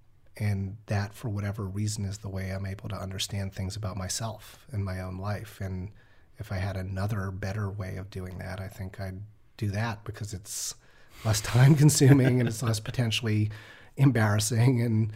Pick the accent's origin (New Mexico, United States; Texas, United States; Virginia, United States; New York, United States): New York, United States; I ran up against the fact that I grew up in New York and I didn't know how to drive a car